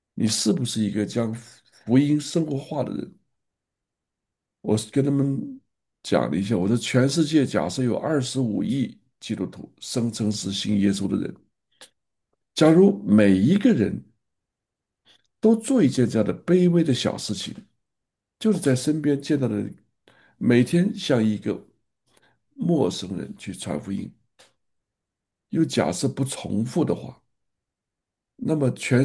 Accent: China; 我们中国人的

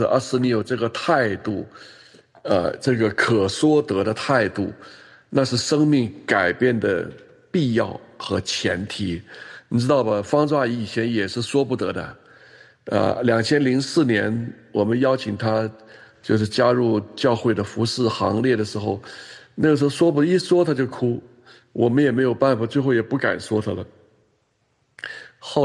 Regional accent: Guangzhou, Guangdong, China; 我从小就在广州市中学生业余合唱团，从初中一二年级一直到高中二年级，这几年我都在那里的

